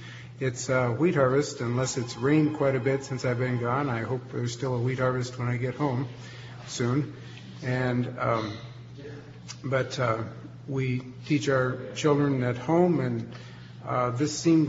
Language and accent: English; Juniata, Nebraska, United States; I'm from Juanita, Nebraska, and I listen to Issues, Etc., same time as, well, actually, I'm in the Mountain Time Zone.